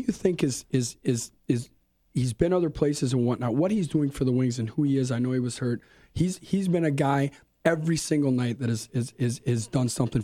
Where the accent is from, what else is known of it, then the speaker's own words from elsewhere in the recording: Toronto, Ontario, Canada; I was born and raised in Toronto, but in the area for 20-something years.